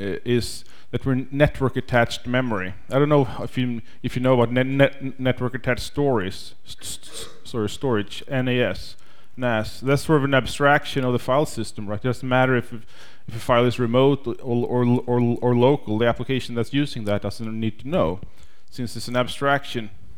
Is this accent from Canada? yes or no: no; Sweden; we are almost neighboring countries, since I'm from Sweden, so we just have the Baltic Sea right between us.